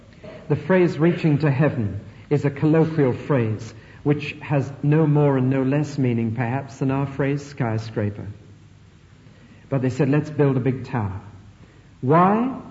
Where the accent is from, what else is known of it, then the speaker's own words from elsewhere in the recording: Tyneside, North East England, United Kingdom; accent: Geordie; In fact, I come from Tyneside, as you probably know, and I'm a Geordie